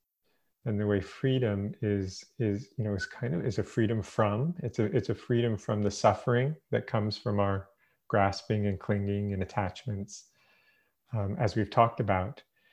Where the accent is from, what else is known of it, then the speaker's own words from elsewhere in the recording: Brooklyn, New York, United States; because I'm originally from Brooklyn, so I connected with you when it was coming out on visits to New York City.